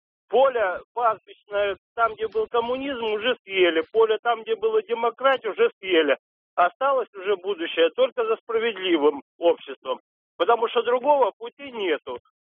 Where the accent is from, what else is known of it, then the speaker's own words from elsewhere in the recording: Saint Petersburg, Russia; Я из Санкт-Петербурга.